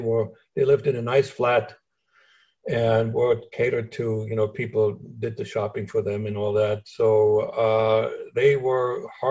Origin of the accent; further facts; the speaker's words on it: Germany; accent: German; English is a second language; they figured that I had enough talent to get to a point that I can shed most of my German accent to credibly claim that I was born in the U.S.